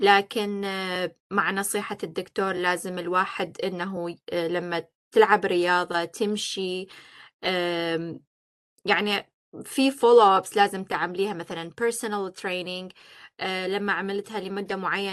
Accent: Iraq; born there; moved away; انا مولوده بالعراق بس عملت العمليه هنا

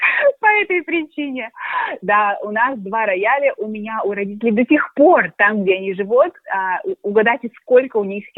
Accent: Khabarovsk, Khabarovsk Krai, Russia; now in Australia; это было в 98 году. Я, моих две младшие сестры, мама и папа, мы приехали из Хабаровска.

